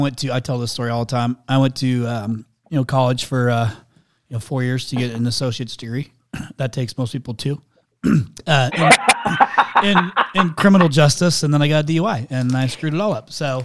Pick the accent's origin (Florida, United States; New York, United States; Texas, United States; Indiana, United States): Indiana, United States; Yeah. So I'm from the Midwest. I grew up in a farming community.